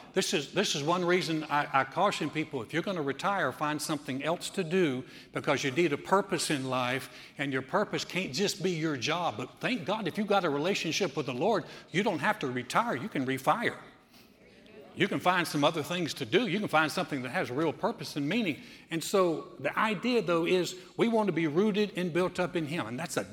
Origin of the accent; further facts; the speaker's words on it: the South, United States; I grew up in the South. My parents were both from Georgia, born in Alabama, raised in Georgia, very Southern.